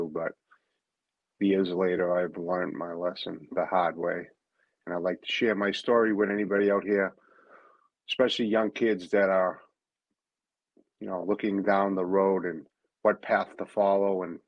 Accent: Boston, Massachusetts, United States; I'm from Boston, Massachusetts.

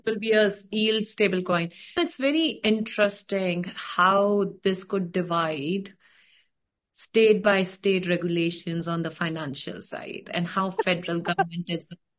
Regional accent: India; I've never experienced growing up in India, right?

